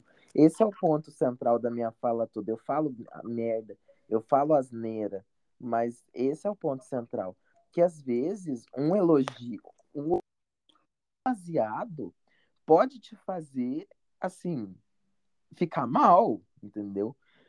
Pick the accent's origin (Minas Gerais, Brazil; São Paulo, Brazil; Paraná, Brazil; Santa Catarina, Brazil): Minas Gerais, Brazil; accent: mineiro caipira; Tem o sotaque mineiro meu, no caso, é o sotaque mineiro caipira, que é o sotaque do sul de Minas e do Triângulo.